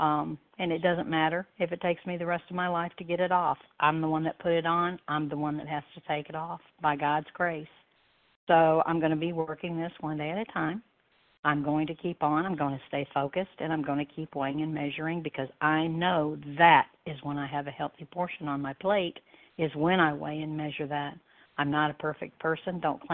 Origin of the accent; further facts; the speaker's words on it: Alabama, United States; I am from Alabama.